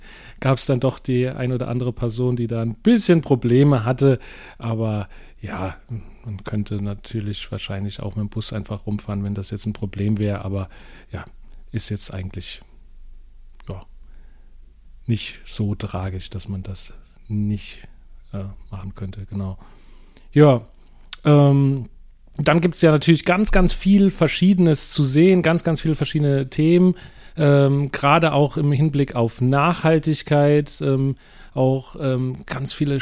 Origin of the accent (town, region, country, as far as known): Mannheim, Baden-Württemberg, Germany; born or raised there